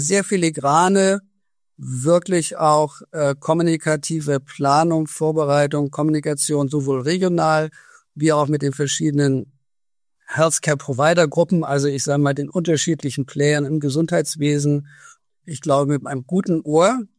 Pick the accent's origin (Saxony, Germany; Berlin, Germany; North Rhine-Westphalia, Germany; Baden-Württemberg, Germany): North Rhine-Westphalia, Germany; jetzt natürlich komme ich aus Nordrhein-Westfalen